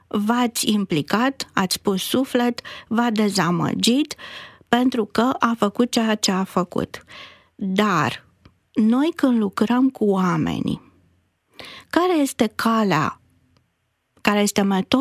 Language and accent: Romanian; Romania; noi ca români ne confruntăm cu această problemă